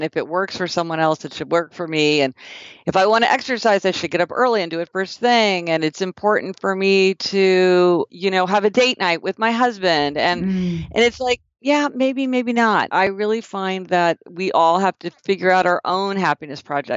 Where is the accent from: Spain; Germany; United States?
United States; Kansas City, Missouri; Well, I'm from Kansas City, Missouri, and I actually started my career in law